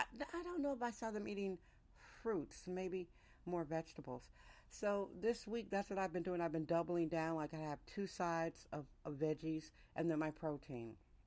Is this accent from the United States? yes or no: yes; California, United States; And being a Californian, a sizist one, I admit, I wasn't that big on eating all that stuff.